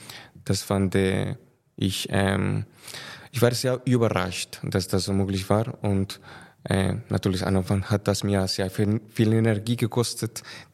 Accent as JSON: {"language": "German", "country": "Colombia", "second_language": "German", "said": "also ich komme ursprünglich aus Kolumbien und da habe ich Wirtschaftsingenieurwesen studiert"}